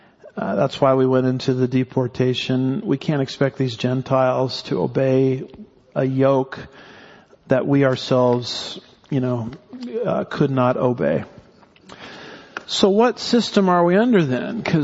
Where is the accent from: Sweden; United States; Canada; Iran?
United States; California; I'm from California and I moved to Texas. I got to the promised land as fast as I could, by the way.